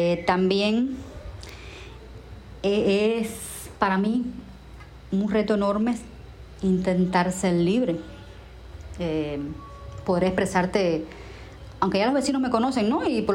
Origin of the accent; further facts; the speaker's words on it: Cuba; como madre cubana que vive en Cuba